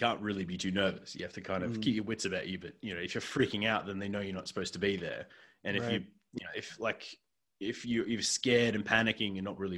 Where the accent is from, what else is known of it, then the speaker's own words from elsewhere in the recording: Australia; accent: Australian; But when I'm after a few drinks, my accent goes, and all the Australian just twinges back in.